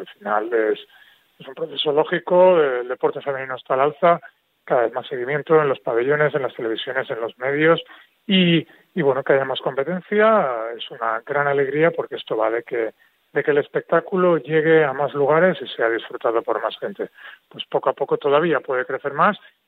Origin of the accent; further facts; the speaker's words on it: Valencia, Valencian Community, Spain; como valenciano, como persona que ha crecido aquí desde chaval, jugando en la cantera en minibásquet